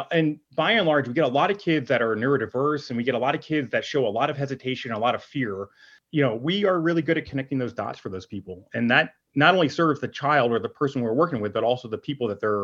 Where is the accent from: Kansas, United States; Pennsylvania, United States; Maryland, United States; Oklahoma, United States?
Pennsylvania, United States; Pittsburgh; moved away; I moved to Colorado from Pittsburgh, Pennsylvania to race bicycles.